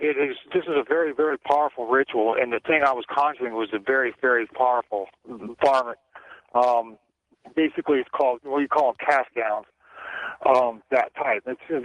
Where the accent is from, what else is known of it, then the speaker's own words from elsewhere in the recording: Tripoli, Tripoli District, Libya; I was raised in North Africa, Tripoli, Libya, and my family goes back a long time